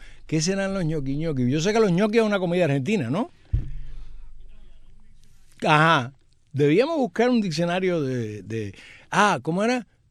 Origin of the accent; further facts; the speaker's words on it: Cuba; Eso somos los cubanos nomás.